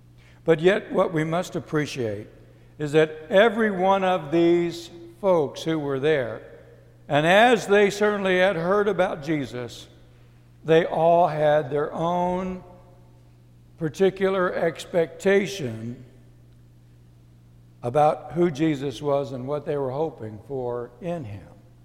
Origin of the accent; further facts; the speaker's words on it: San Antonio, Texas, United States; I grew up down in San Antonio, you know, where we had plenty of parks and places like that.